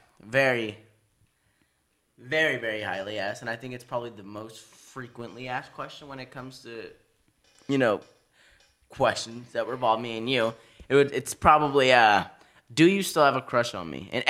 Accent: New York, United States; You don't even live in LA. I was raised in New York.

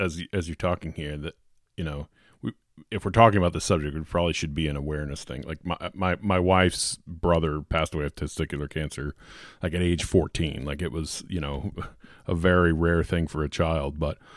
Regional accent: Illinois, United States; I'm from the St. Louis area, so I'm from the Metro East there is where I grew up

